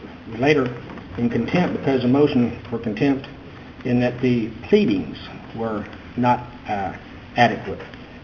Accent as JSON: {"language": "English", "town": "Irving", "region": "Texas", "country": "United States", "said": "from Irving, Texas, and I'm here representing the Relator in this writ of habeas corpus."}